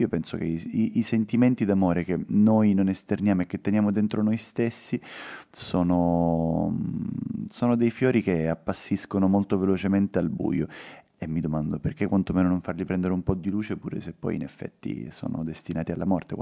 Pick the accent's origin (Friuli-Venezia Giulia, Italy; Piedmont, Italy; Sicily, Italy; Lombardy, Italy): Sicily, Italy; Catania; Sono nato e cresciuto a Catania, che per certi versi non è assolutamente una città di provincia perché è una città grande, è una metropoli, è enorme, però per altri lo è.